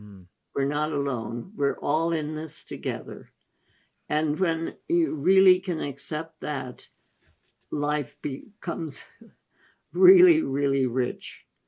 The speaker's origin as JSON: {"language": "English", "town": "Landour", "region": "Uttarakhand", "country": "India", "tie": "born or raised there", "said": "My first 2 years were in school, Woodstock School up in the Himalayas in Landar, Missouri, and it was a wonderful school"}